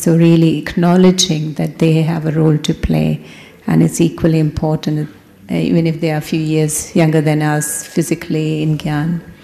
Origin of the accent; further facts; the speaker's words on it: London, United Kingdom; I'm from London.